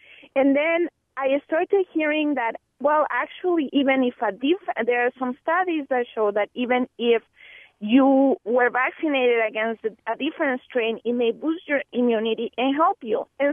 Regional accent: Mexico; now in Greenfield, United States; I grew up in Mexico, so we didn't have the flu shot. And so when I came to the United States, to Milwaukee

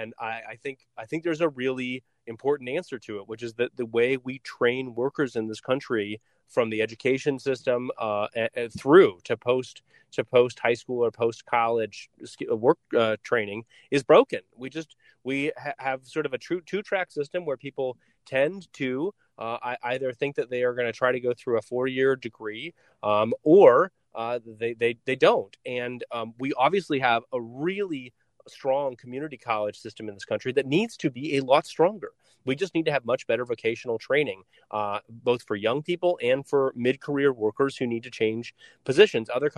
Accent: Oregon, United States; I grew up in Oregon, which is actually where I am right now covering the forest fires. But I grew up in Oregon in a timber town

